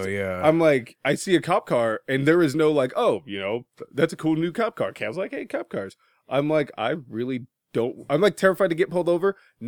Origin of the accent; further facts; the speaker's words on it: New Mexico, United States; born there; I was born in New Mexico. That's not the same thing.